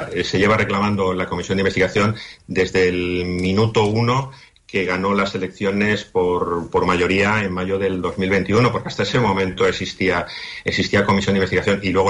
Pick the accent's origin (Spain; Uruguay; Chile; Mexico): Spain; como españoles que nos rige una constitución